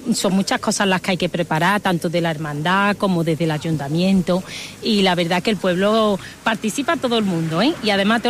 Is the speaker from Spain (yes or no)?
yes; Antequera, Andalusia, Spain; moved away as an adult; yo no soy de aquí, yo soy de Antequera, llevo 20 años.